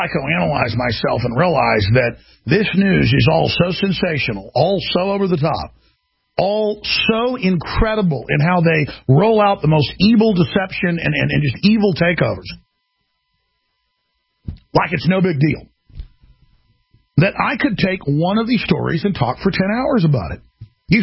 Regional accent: Texas, United States; accent: Texas; To the point, I talk in my real Texas accent and don't put on airs like you jackasses do.

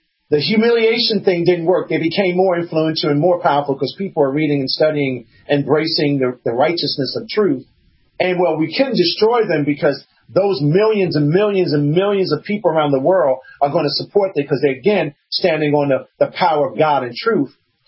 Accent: United States; just because I'm Black American

